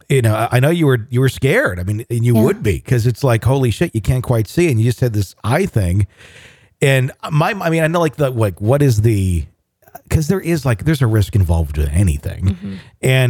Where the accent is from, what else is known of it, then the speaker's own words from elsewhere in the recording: Wisconsin, United States; I grew up in Wisconsin, which is like, it's a state animal.